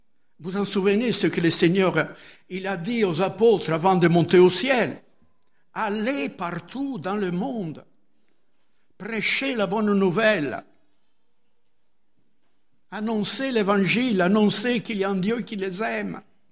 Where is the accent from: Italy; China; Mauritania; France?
Italy; Vous êtes français, moi je suis italien